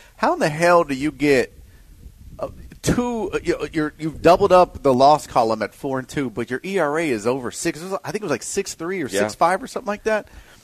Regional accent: Humble, Texas, United States; Yeah, I'm from Humble.

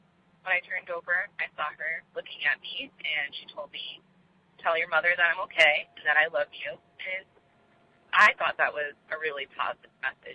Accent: Connecticut, United States; now in Beverly, United States; Hi, this is … from Beverly, Massachusetts. I'm originally from Connecticut

